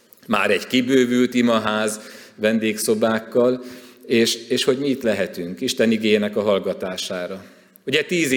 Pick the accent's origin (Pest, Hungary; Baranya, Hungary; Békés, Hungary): Békés, Hungary; Szarvas; Szarvas is, ahonnan származom, illetve nem ott születtem, de tudatomra már ott ébredtem, és a kiskamasz és nagykamasz éveimet ott töltöttem